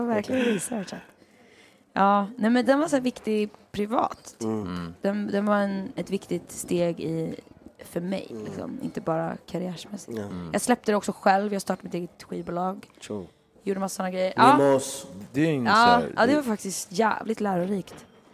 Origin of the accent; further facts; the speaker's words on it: Sweden; Alltså för att som svensk så här, säger man klockan 10, då är man där 10:15 kanske.